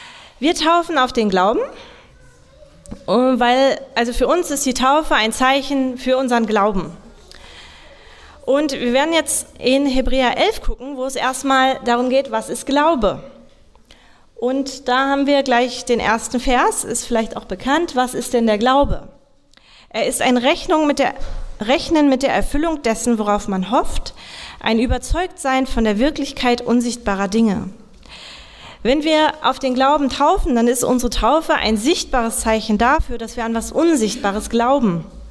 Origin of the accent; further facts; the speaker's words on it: West Germany, Germany; Und ich muss mich auch outen, ich komme aus dem Westen. Am Anfang habe ich mich auch wie ein Gast hier gefühlt.